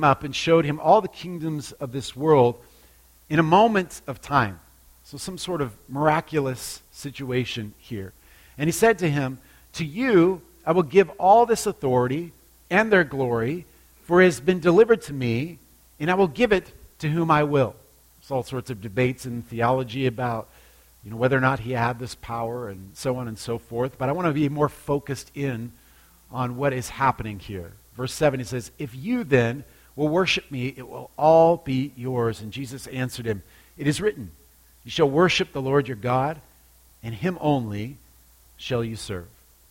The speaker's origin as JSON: {"language": "English", "region": "Alaska", "country": "United States", "tie": "born or raised there", "said": "When I was a kid, I grew up in Alaska, and some of my favorite fishing was fishing for halibut because it was easy."}